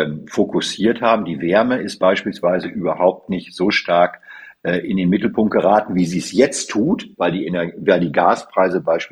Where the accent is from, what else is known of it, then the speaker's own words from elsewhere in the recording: North Rhine-Westphalia, Germany; Ich komme ja aus dem Münsterland